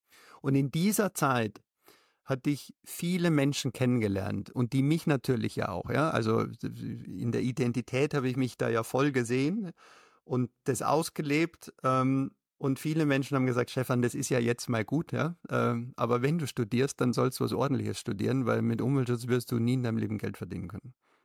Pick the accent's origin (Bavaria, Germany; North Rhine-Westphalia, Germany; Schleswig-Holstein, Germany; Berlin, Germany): Bavaria, Germany; ich komme aus Bayern und war bei der Stadt München